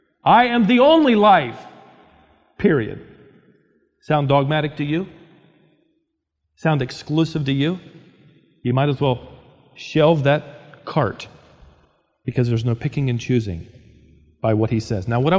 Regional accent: Minnesota, United States; born there; Now, I can say this because I was born in Minnesota.

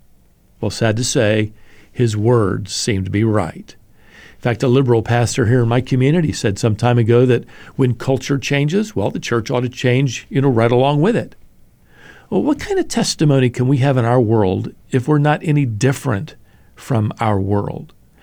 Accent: Norfolk, Virginia, United States; I remember as a little boy listening one Sunday to a guest speaker at the church where I grew up there in Norfolk, Virginia.

